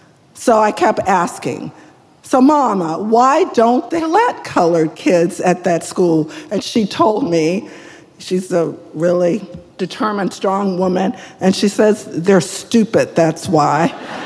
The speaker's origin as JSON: {"language": "English", "town": "Alexandria", "region": "Virginia", "country": "United States", "tie": "born or raised there", "moved": "yes", "said": "Although California has been my home for over 40 years, I'm a Virginia girl. I grew up in Alexandria, just outside of Washington, D.C., long before it was the hip tourist destination it is today."}